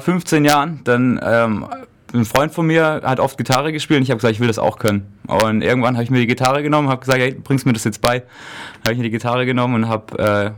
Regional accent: Grünstadt, Rhineland-Palatinate, Germany; Ja, ja, klar, von der Weinstraße, von Grünstadt an der Weinstraße.

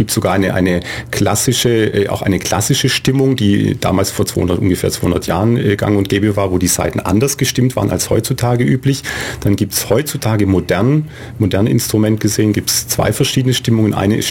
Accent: Winnenden, Baden-Württemberg, Germany; Und dann hatte ich einen sehr findigen Musikschulleiter in Winnenden, wo ich herkomme.

